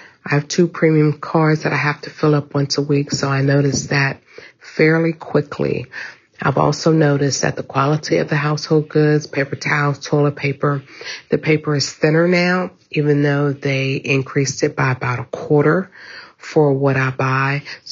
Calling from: Short Pump, Virginia, United States; I'm calling from Short Pump, Virginia.

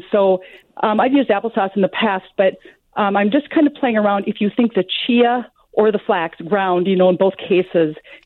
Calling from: Bemidji, Minnesota, United States; from Bemidji, Minnesota area.

